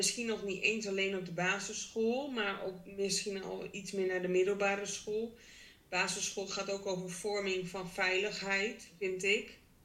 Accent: Harderwijk, Gelderland, Netherlands; en ik kom oorspronkelijk uit Harderwijk

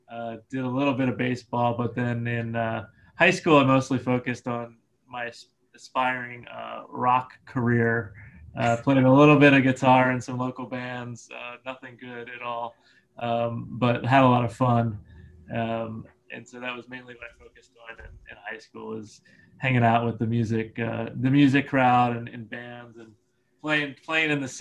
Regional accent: Parkville, Maryland, United States; Yeah, so I'm local. I grew up just outside of Baltimore City in the Parkville, Towson area of Baltimore County.

